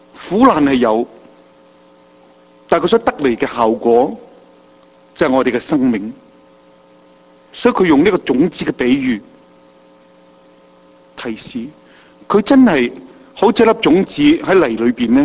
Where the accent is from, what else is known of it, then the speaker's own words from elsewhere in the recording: China; 特别我中国人呢样好重要噶嘛